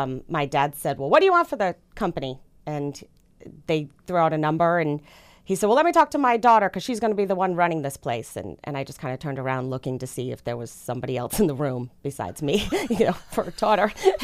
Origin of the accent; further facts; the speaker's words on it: New England, United States; also born or lived in Texas; So I was in Texas 20 years. I grew up in New England. Mm. Went to Texas when I got married.